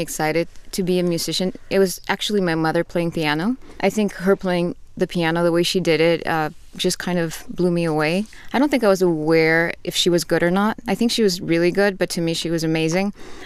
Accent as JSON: {"language": "English", "town": "Tijuana", "region": "Baja California", "country": "Mexico", "tie": "born or raised there", "said": "This all happened in Tijuana."}